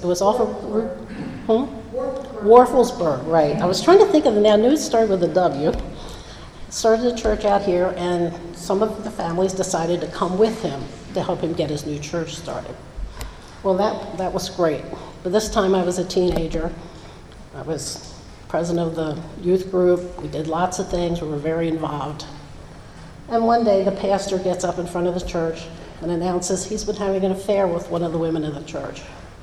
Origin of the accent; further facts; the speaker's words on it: Gamber, Maryland, United States; I was born in Carroll County and raised in Carroll County in a little town called Gamber. It's a very small town now. 70 years ago, it was a lot smaller.